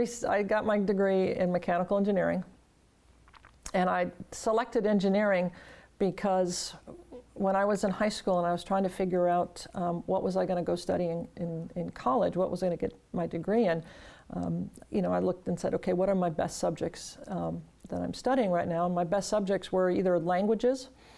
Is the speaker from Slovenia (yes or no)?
no; Minnesota, United States; I grew up in Minnesota, I can swim. So off I went to Navy Dive School and became a Navy diver